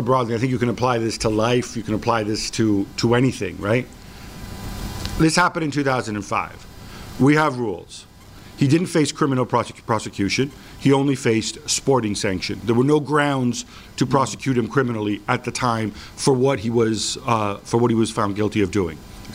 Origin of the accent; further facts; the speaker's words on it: Italy; I'm from Italy.